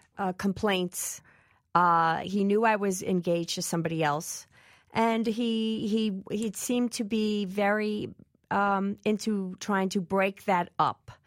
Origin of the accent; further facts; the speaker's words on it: New York, United States; I moved back home after my divorce. I'm from New York. You know, I live in the backyard of Trump land.